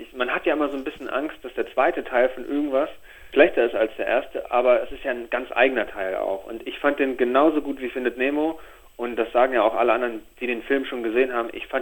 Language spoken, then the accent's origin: German; Germany; ich komme ja aus der DDR, wir konnten nicht irgendwo anders hinfahren, wir sind dann immer an die Ostsee gefahren